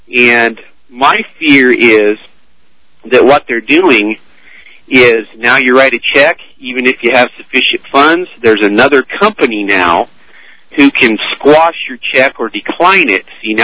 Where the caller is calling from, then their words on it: Colorado, United States; I'm calling from Northern Colorado.